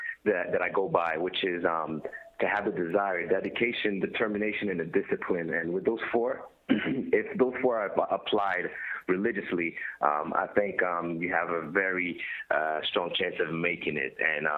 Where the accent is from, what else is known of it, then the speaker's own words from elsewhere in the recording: Florida, United States; also born or lived in Los Angeles; Well, I grew up in Florida, so it would most likely either be in Florida, or it could be LA, because I also lived in LA.